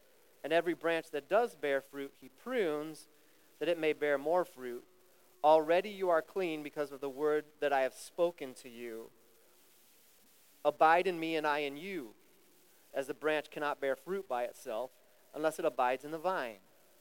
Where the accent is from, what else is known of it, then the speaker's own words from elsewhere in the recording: Ohio, United States; I'm a Buckeye. I'm a nut. You're like, yes, you are. Yeah, I grew up in Ohio.